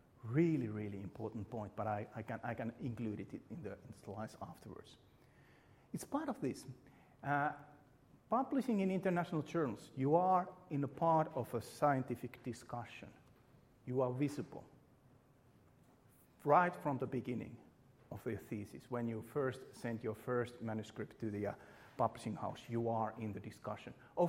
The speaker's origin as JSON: {"language": "English", "country": "Finland", "first_language": "Finnish", "second_language": "English", "said": "I'm from Finland. I, I, I have problems of speaking in English, not to say to writing in English."}